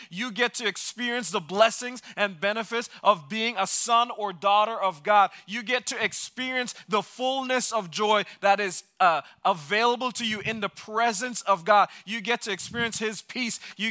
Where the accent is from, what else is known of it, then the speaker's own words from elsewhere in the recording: Jamaica; now in United States; Except for me, I'm a Jamaican citizen, or I still have a Jamaican passport.